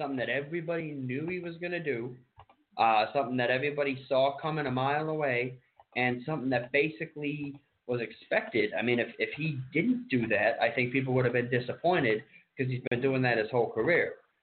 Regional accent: Albany, New York, United States; WWE is going to be in my hometown, Albany, New York, so I'm going to be sort of switching roles with you.

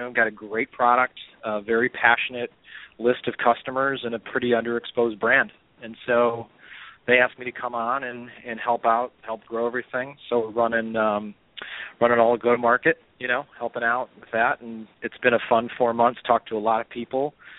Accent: Chicago, Illinois, United States; Q Social is headquartered out of my hometown in Chicago

